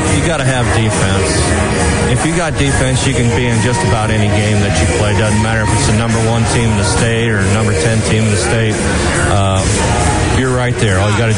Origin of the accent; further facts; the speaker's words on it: New Knoxville, Ohio, United States; I'm a hometown boy. I was from New Knoxville. I didn't go to college. I graduated from New Knoxville, and I was a dairy farmer for 30 years.